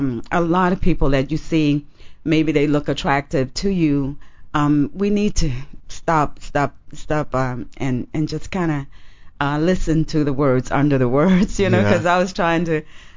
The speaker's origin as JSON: {"language": "English", "region": "Alabama", "country": "United States", "tie": "born or raised there", "said": "I was from Alabama, and I grew up in a very, very small town."}